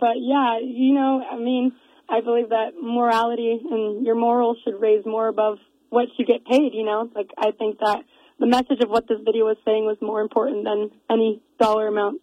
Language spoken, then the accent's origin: English; Boulder, Colorado, United States; Yeah, so I'm from Colorado originally. I'm from just outside of Boulder, Colorado, actually.